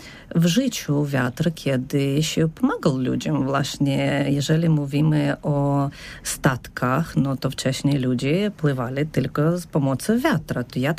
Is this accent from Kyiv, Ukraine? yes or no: yes; Kyiv, Ukraine; now in Poland; Przywiało mnie z Ukrainy, z bardzo pięknego miejsca. Nazywa się to Kijów. I to jest mój domek